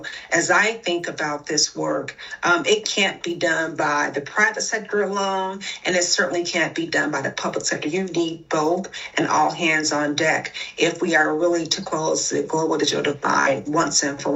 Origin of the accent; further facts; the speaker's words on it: Milwaukee, Wisconsin, United States; now in Bowie, United States; the challenges will not be the same in my hometown of Milwaukee or my adopted hometown of Bowie, Maryland.